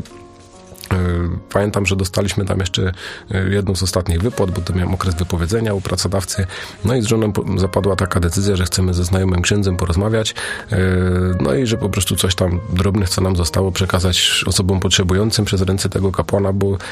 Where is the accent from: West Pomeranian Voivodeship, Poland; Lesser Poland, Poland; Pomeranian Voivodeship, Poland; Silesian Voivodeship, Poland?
Silesian Voivodeship, Poland; Jestem ze Śląska, na Śląsku jest strategia jotorozchodzenia.